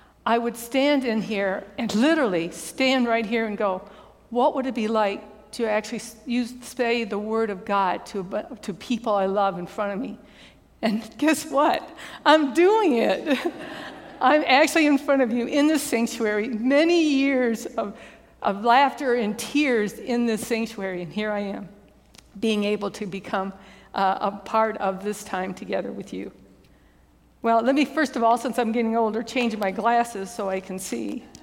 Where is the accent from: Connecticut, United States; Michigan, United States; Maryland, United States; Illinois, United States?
Michigan, United States; I try. I'm from Michigan. Bear with me.